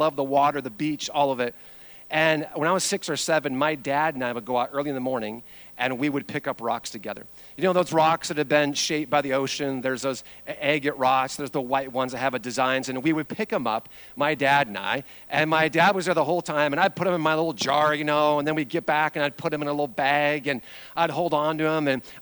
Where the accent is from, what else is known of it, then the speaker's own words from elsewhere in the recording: Spokane, Washington, United States; I grew up in Spokane, Washington.